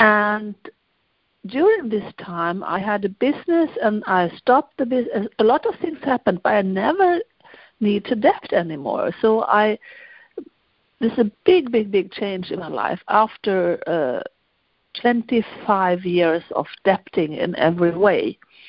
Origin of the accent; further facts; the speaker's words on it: Germany; English is a second language; also born or lived in Sweden; because I speak three languages. Because my parents come from Germany, I also have many years growing up in Germany.